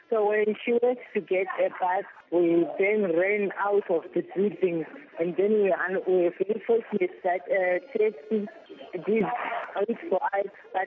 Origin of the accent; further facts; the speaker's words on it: Zimbabwe; now in Kuwait; I came from Zimbabwe to Kuwait.